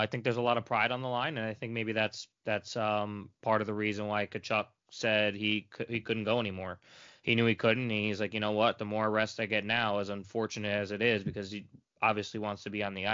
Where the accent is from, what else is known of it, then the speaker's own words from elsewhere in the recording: United States; Not only am I hopeful the Americans will win, obviously, because we are American here